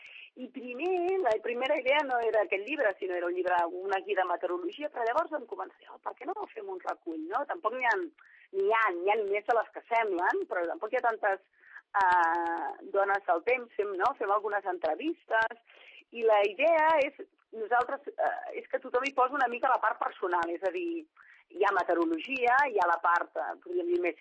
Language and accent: Catalan; Berga, Catalonia, Spain; Jo sóc de Berga